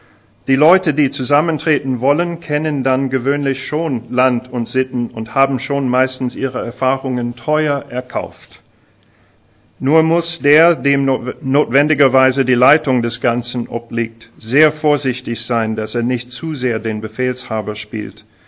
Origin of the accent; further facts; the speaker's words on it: Arkansas, United States; Dort komme ich her, aus Arkansas.